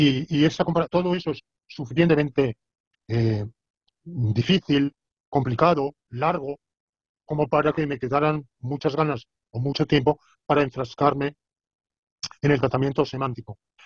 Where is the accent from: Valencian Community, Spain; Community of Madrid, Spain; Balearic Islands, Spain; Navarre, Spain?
Valencian Community, Spain; Alicante; Es un tributo a mi ciudad natal, Alicante.